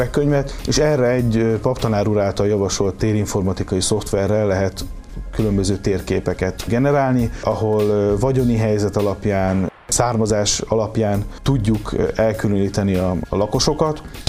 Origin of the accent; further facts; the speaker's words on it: Kompolt, Heves, Hungary; Én egy heves-megyei településen, Kompolton nőttem föl, és a mindennapok része volt az, hogy a faluban van egy sváb-magyar együttélés.